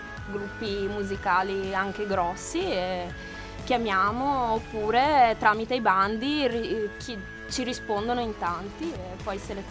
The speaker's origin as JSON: {"language": "Italian", "region": "Tuscany", "country": "Italy", "moved": "as an adult", "said": "Sono toscana, anche se dall'accento non si sente, perché ormai sono trapiantata qua da quasi 10 anni."}